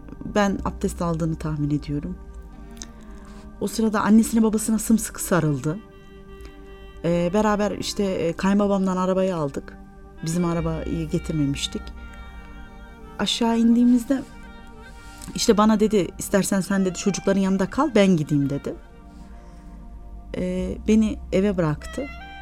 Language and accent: Turkish; Nuremberg, Bavaria, Germany; Biz çocukluktan ikimiz de doğma büyüme yurt dışında. Nürnberg'liyiz. Evet. Almanya'da Nürnberg'de yaşadık. Doğma büyüme Nürnberg'liyiz.